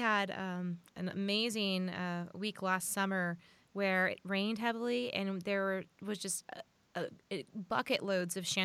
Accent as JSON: {"language": "English", "region": "Florida", "country": "United States", "tie": "born or raised there", "said": "I grew up in South Florida, so there are lots of cattails around."}